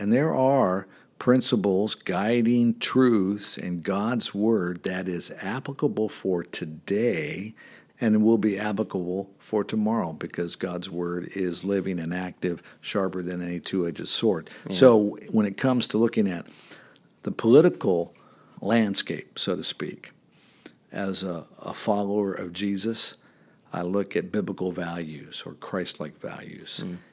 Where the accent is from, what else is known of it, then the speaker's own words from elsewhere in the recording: Florida, United States; I'm a Florida boy. And and I grew up in Florida and so forth. Love Florida. Love the beach.